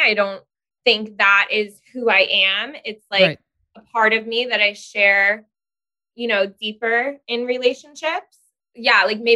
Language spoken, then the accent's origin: English; Rockland, New York, United States; Well, I grew up in Rockland. Mm. So not technically the city, but my family's all from Manhattan.